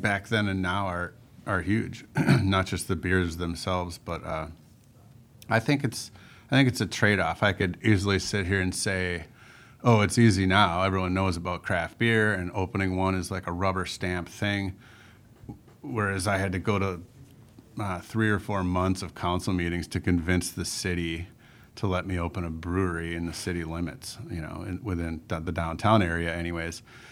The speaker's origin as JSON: {"language": "English", "town": "Milwaukee", "region": "Wisconsin", "country": "United States", "tie": "born or raised there", "said": "I grew up in Milwaukee, so that's a beer town."}